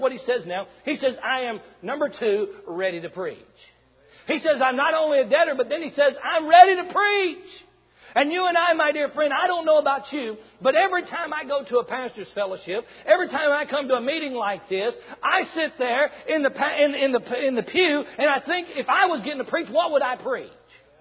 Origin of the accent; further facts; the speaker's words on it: Mississippi, United States; also born or lived in Alabama; I grew up in Mississippi. I was originally born in Alabama. We moved to Mississippi and just outside of Memphis, Tennessee, there in northwest Mississippi.